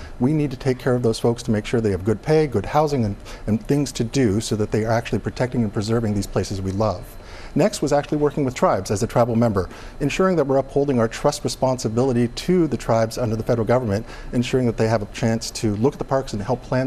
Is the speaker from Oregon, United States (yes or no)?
yes; Oregon, United States; I grew up on the Umatilla Indian Reservation in Northeast Oregon, and we're all about community.